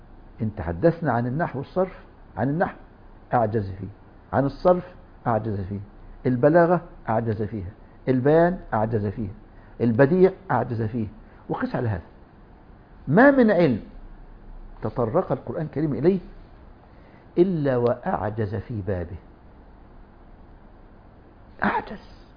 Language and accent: Arabic; Egypt; يعني أختم حديثي بقصة طريفة وقعت عندنا في مصر أيام السادات في السبعينات.